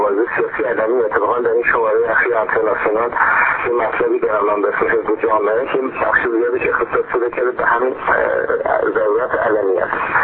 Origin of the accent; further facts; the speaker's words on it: Tehran, Tehran Province, Iran; also born or lived in England; من اهل تهران هستم.